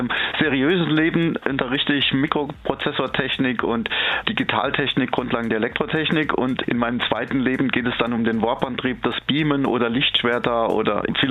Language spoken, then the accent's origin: German; Saarland, Germany; Ich bin Saarländer. Seit meiner Geburt an und wohne hier, arbeite in Zweibrücken